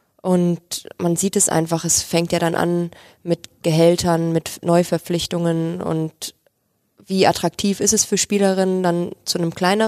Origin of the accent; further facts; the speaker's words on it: Essen, North Rhine-Westphalia, Germany; ich komme zum Beispiel aus Essen